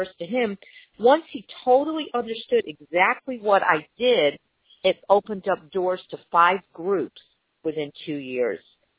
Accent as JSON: {"language": "English", "region": "Connecticut", "country": "United States", "tie": "born or raised there", "lives_now": "Georgia, United States", "said": "I'm originally from Connecticut. As you can tell, I'm not from Georgia."}